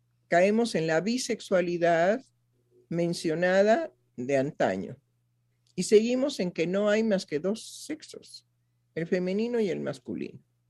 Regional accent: Mexico; culturalmente nosotros teníamos, como mexicanos, teníamos en nuestra cultura una forma de designar al homosexual

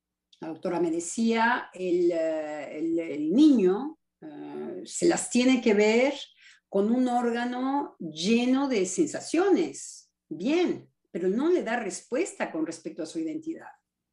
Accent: Mexico City, Mexico; Entonces yo soy chilanga.

